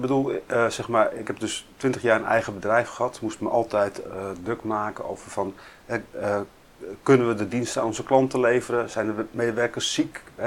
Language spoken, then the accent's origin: Dutch; Amstelveen, North Holland, Netherlands; now in Aalsmeer, Netherlands; Ik kom ook oorspronkelijk uit Amstelveen. Daar ben ik in 1965 geboren. En daar heb ik mijn hele leven gewoond.